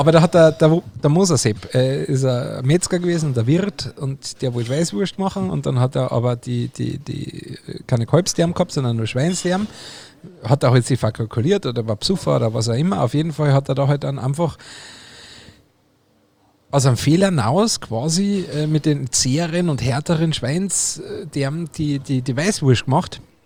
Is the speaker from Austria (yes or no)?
yes; Austria; now in Germany; als nicht Bayer, sondern als Österreicher, der hier nach Bayern emigriert ist